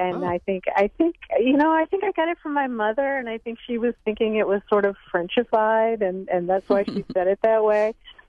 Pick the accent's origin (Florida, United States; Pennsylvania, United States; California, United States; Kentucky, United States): Kentucky, United States; I didn't hear it growing up in Kentucky